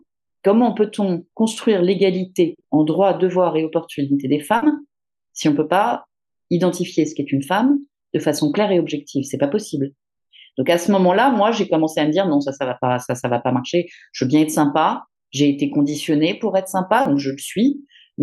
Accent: Paris, Île-de-France, France; j'ai 51 ans, je suis parisienne

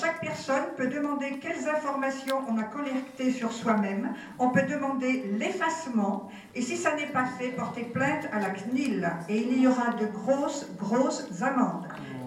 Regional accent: Montluçon, Auvergne-Rhône-Alpes, France; nous venons de Montluçon

